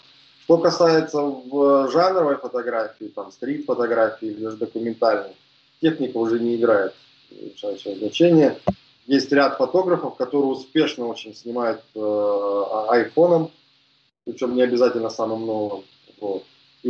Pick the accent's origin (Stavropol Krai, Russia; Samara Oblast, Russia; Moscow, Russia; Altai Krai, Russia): Stavropol Krai, Russia; Ставрополье